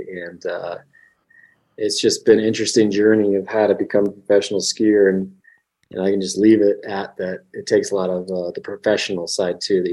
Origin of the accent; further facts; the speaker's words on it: Utah, United States; So once I felt powder growing up in Utah